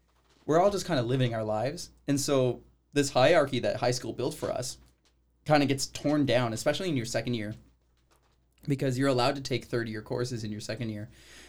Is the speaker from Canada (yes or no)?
yes; Canada; Because people, we're Canadian, right?